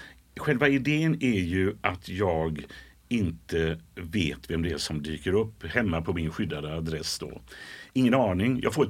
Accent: Gothenburg, Västra Götaland County, Sweden; Ja, jag är uppvuxen i Göteborg. Slätta damm de första 5-6 åren, och sen flyttade vi till Biskopsgården.

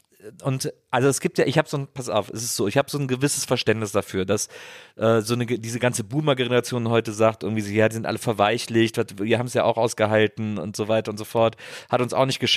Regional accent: Rhineland, Germany; ich komme aus dem Rheinland, wo im kölschen Grundgesetz ja der große Paragraph steht, man muss auch Jönne können.

